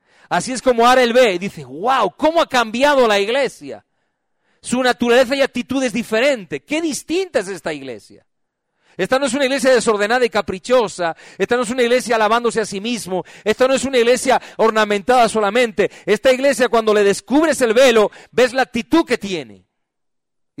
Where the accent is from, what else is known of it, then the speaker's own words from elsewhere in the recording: Spain; Yo reconozco que somos los españoles muy quejicas